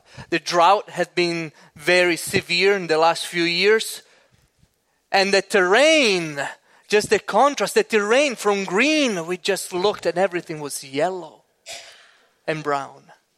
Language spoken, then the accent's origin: English; Sicily, Italy; now in Minnesota, United States; we went to Sicily, my hometown, near Sicily, the region where I was born, and then very close by to my hometown in the south of Sicily. So we are just about pretty close to North Africa.